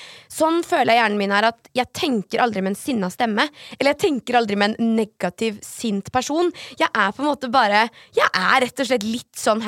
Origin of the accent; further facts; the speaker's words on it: Sarpsborg, Østfold, Norway; Når jeg ser tilbake på Sarpsborg og livet mitt der, starten på livet, har jeg hatt en veldig trygg og fin oppvekst.